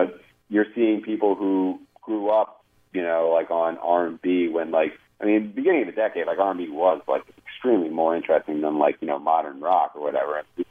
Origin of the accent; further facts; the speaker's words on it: Stockbridge, Georgia, United States; I'm a people from Stockbridge, Georgia, believe me.